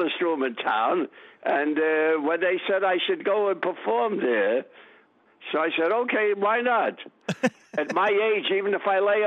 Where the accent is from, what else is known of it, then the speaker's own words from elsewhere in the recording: New York City, New York, United States; born there; Though I was born in Brooklyn, it happened by circumstances.